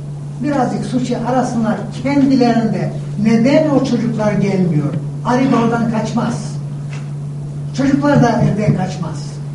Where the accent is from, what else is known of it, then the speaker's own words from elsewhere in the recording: Kosovo; Turkish is a second language; moved away as an adult; now in Istanbul, Turkey; Ben 51 sene önce Türkiye'ye geldim İstanbul'da. Ben göçtüm, Yugoslavya'ya göçtüm, Kosova'da.